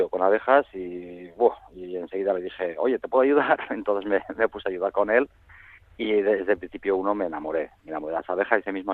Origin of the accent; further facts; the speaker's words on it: Santutxu, Basque Country, Spain; born there; now in Orozco, Spain; aunque he viajado un poquito por toda Europa y así en mis tiempos más jóvenes, soy nacido en Santutxu.